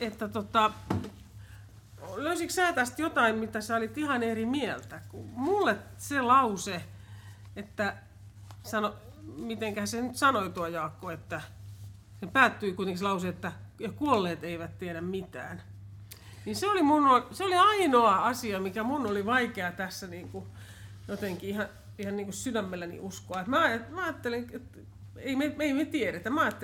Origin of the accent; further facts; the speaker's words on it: Tampere, Pirkanmaa, Finland; mä oon ollut ainoastaan kerran kotikaupungissani Tampereella